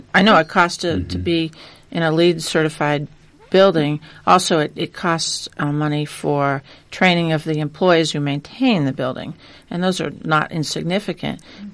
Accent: California, United States; This is a naive question, but I'm from California where all schools are one story.

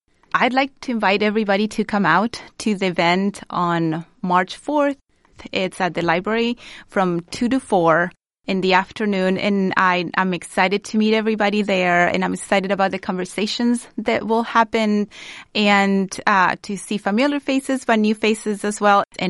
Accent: Santiago, Santiago Metropolitan Region, Chile; English is a second language; now in United States; I'm originally from Santiago, Chile. Now, Chile is a democracy, but I grew up in a dictatorship.

